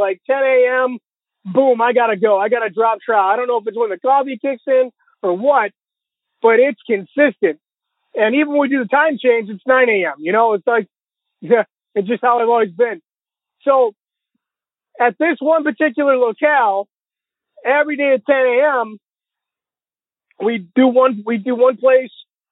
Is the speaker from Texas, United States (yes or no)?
no; Illinois, United States; I'm from Illinois.